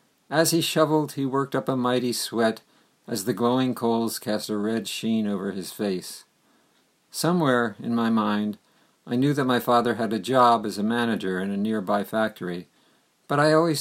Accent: New Jersey, United States; When I was growing up in New Jersey in the 1940s, I lived with my family in a house that was heated, as were most houses in the Northeast then, with coal.

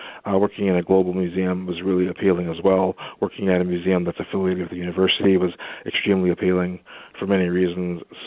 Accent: New Jersey, United States; now in Rochester, United States; I'm originally from New Jersey, so not too far away. Wanted to come back to the East Coast.

